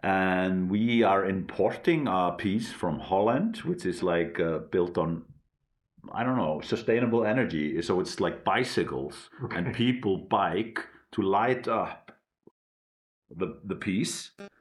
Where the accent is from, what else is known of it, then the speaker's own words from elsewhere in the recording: Westfjords, Iceland; now in Reykjavik, Iceland; I'm actually come from the Westfjords